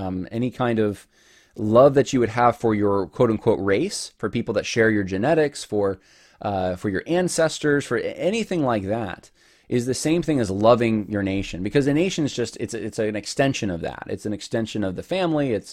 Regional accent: United States; I'm an American.

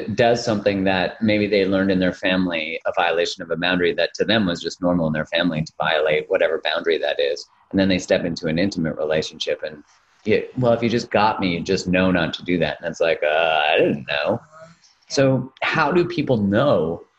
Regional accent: Canada; I remember being Canadian

